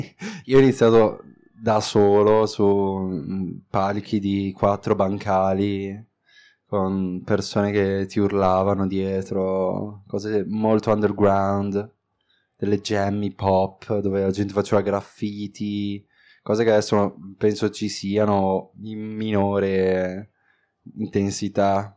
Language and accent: Italian; Bassano del Grappa, Veneto, Italy; vengo da Bassano del Grappa, in provincia di Vicenza, in Veneto.